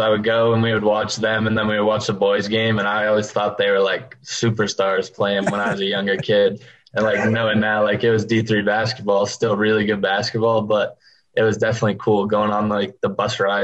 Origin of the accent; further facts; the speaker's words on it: Greeley, Colorado, United States; Yeah, I've lived in the same house since I was born.